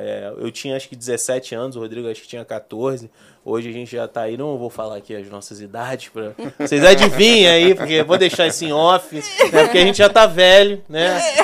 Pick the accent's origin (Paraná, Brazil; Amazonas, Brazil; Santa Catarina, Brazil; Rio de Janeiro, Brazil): Rio de Janeiro, Brazil; Nova Iguaçu; now in Rio de Janeiro, Brazil; A gente, ambos somos de Nova Iguaçu, né?